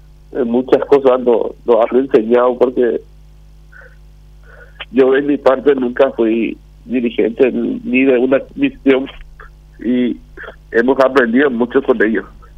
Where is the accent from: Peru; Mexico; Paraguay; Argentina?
Paraguay; Central; moved away as an adult; Vivo en la ciudad de Mandarias. En la década del 90 me vine al Alto Paraná de Central de Asunción.